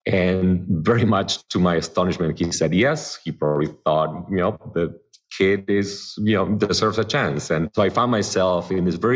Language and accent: English; Buenos Aires, Buenos Aires Province, Argentina; As you know, I grew up in the suburbs of Buenos Aires. My dad was a store owner of auto parts, and my mom was an accountant.